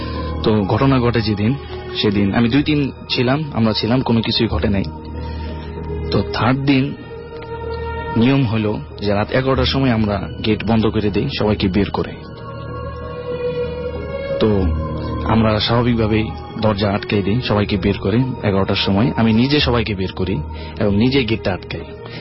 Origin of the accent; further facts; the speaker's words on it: Basabo, Dhaka Division, Bangladesh; now in Kuala Lumpur, Malaysia; আমি বাইরে থাকি, এখানে থাকি সবুজবাগ, বাসাবো থেকে আমি এসেছি।